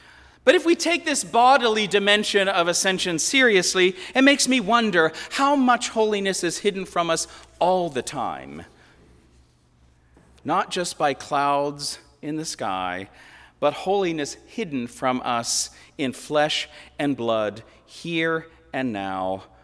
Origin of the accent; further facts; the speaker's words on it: Northeast, United States; I was from the Northeast and we were much more restrained about such things.